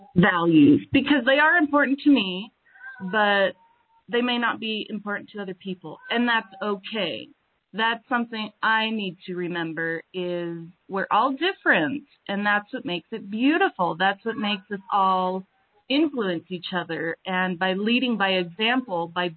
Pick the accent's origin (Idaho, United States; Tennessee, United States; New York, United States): Idaho, United States; from Southern Idaho